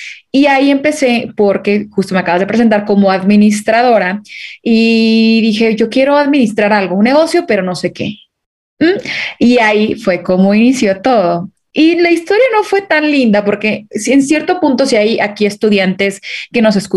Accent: Veracruz, Mexico; yo vivo un poco al norte, soy de Veracruz, pero hasta arriba. Entonces me quedaba muy cerca la frontera

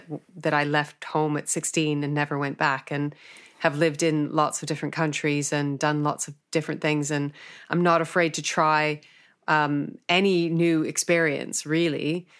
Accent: Canada; if I combine, you know, growing up in Canada

